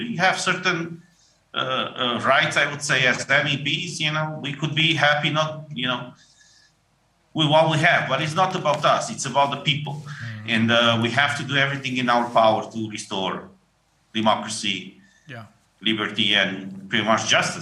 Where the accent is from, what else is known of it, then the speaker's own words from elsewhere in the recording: Romania; in my case, you know, I'm from Romania.